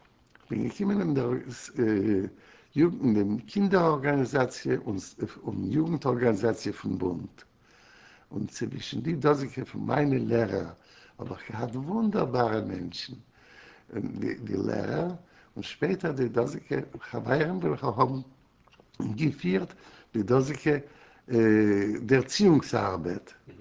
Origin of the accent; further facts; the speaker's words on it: Warsaw, Masovian Voivodeship, Poland; born there; Nein, geboren bin ich in Warsche. Geboren bin ich in Warsche. Bin geboren in der historischen Date, dem 11. November 1918.